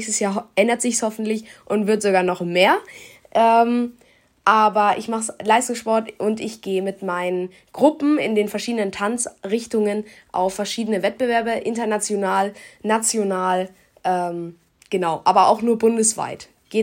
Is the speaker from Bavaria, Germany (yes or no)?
yes; Munich, Bavaria, Germany; also born or lived in Norway; ich bin 14 Jahre alt und ich komme aus München. Ich habe 8 Jahre meines Lebens in Norwegen verbracht